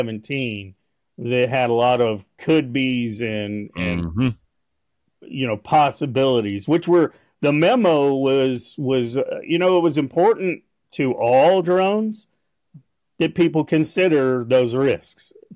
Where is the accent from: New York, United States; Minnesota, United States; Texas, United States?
Texas, United States; You know, I'm a Texan. Texan at first, really, as we talk about it, and I'm a conservative.